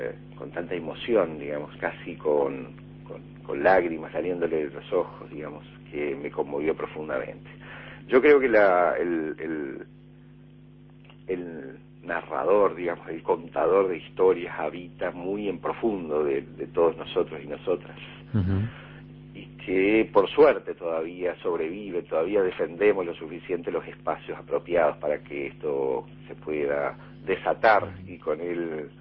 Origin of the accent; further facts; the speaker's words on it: Montevideo, Uruguay; yo siempre fui y soy irremediablemente montevideano.